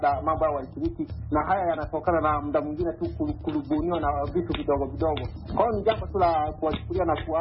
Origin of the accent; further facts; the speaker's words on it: Kagongo Mtaka, Tanzania; kijana mpole Tanzania, natokea maeneo ya Kagongo Mtaka kama nchini Tanzania.